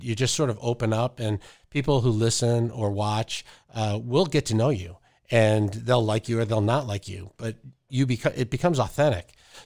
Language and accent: English; Detroit, Michigan, United States; I was born and raised in Detroit. I went to school here. When I got married, I brought my wife here, raised my kids here. So Detroit is home.